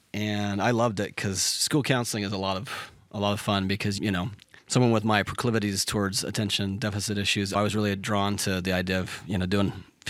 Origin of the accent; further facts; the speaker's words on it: Utah, United States; I'm not from Provo, but I'm from Utah County. And I think there's a similar culture, obviously, right? We grew up in a similar place, but it is different.